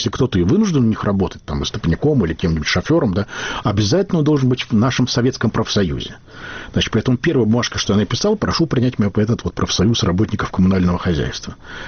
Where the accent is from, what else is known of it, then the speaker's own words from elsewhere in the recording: Belarus; я польский язык знаю, я белорус